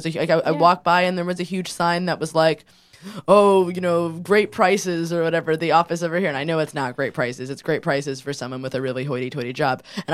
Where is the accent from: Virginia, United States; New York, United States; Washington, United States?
New York, United States; Brooklyn; Like, I grew up in Carroll Gardens, which is, like, totally gentrified. It was gentrified when I was growing up there.